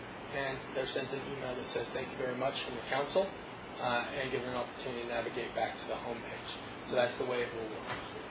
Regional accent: Salt Lake City, Utah, United States; I'm from Salt Lake City.

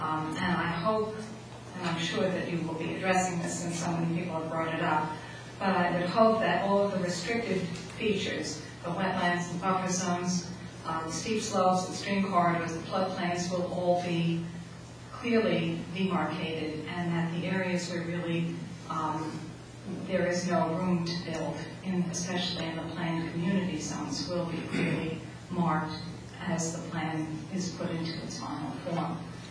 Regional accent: Morris Township, New Jersey, United States; I'm from Morris Township.

